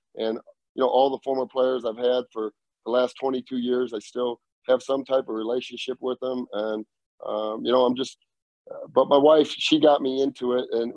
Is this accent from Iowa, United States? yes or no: yes; Dubuque, Iowa, United States; because I was growing up in Dubuque, Iowa.